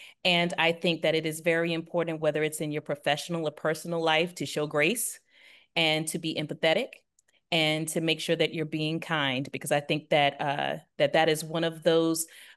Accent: Virginia Beach, Virginia, United States; and much love to my hometown of the Virginia Beach area. I miss you guys.

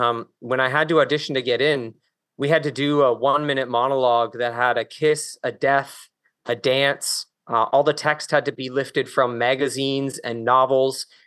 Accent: Calgary, Alberta, Canada; born there; So I was born in Western Canada, out west in Alberta. So I was actually born in Calgary.

